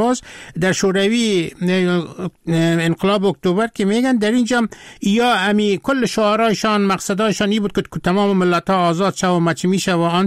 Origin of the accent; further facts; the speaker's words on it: Afghanistan; مردم که فهمیدن که ما از افغانستان هستم